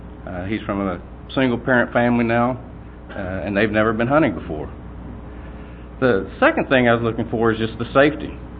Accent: Texas, United States; I grew up in North Texas, bird hunting.

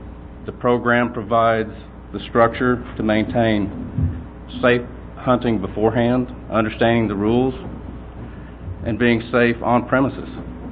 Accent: Texas, United States; I grew up in North Texas, bird hunting.

